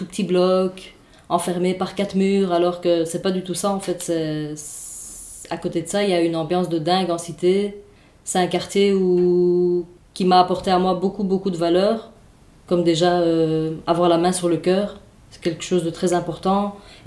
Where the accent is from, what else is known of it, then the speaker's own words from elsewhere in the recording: Brussels, Belgium; j'ai grandi à Bruxelles, dans les quartiers nord, à la cité modèle comme Célia. C'est à La Keune, du côté de La Keune.